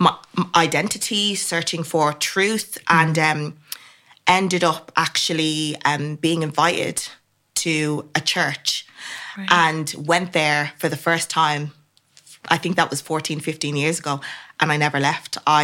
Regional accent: Dublin, Leinster, Ireland; as I've already said, and I grew up in Ireland, in Dublin, with my mum and my dad and my little sister. And we actually grew up in a Islamic family.

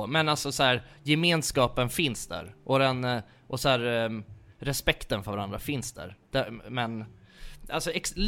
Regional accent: Nacka, Stockholm County, Sweden; för att jag kommer från Nacka liksom.

